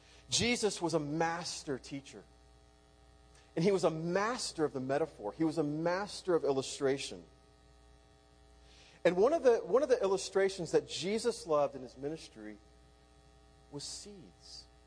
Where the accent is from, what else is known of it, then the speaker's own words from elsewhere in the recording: Orlando, Florida, United States; When I was growing up, I grew up in Orlando.